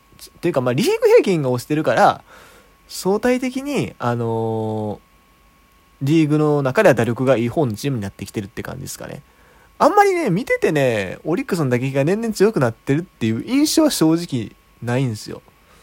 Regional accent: Kansai, Japan; 近年割とやっぱ自分関西出身っていうのだと

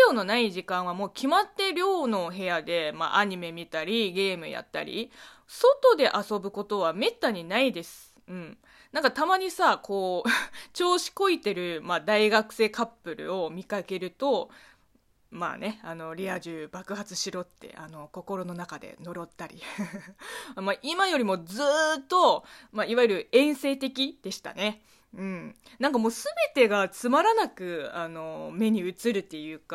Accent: China; 中国生まれ中国育ちの … があなたの質問に答えていく Q&A 式ラジオ番組となっております

